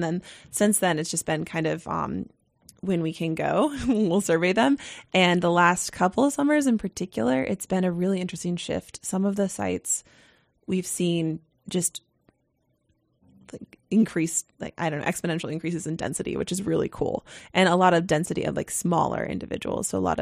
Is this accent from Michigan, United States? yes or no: no; Sitka, Alaska, United States; I definitely at least have a relationship with abalone growing up in Sitka and free diving for them in high school and on college breaks